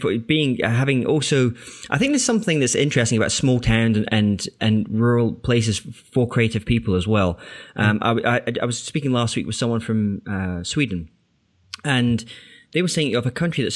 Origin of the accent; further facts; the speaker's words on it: Scotland, United Kingdom; I grew up in an ex-mining village on the west coast of Scotland. Very small, kind of rural type of environment. It was all kind of fields